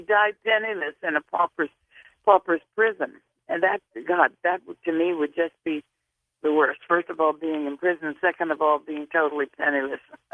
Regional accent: Virginia, United States; I'm from Virginia. I was brought up with the Founding Fathers' blood running in my veins.

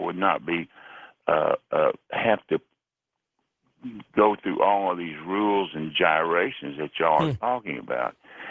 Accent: Texas, United States; also born or lived in Southern California / Syracuse; I was born and raised in Texas. I was transferred to Southern California and then to Syracuse, New York. And immediately I realized that I wanted to come back home to Texas.

